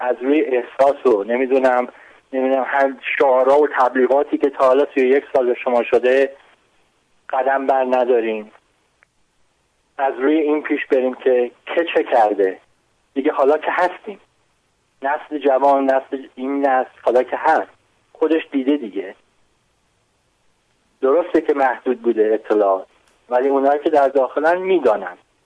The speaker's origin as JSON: {"language": "Persian", "country": "Iran", "said": "من تا در خارج از ایران میگفتم ایرانی هستم"}